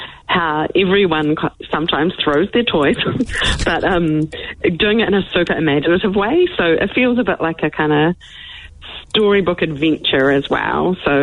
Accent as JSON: {"language": "English", "region": "Canterbury", "country": "New Zealand", "tie": "born or raised there", "said": "I grew up in the South Island in a tiny little town near Christchurch."}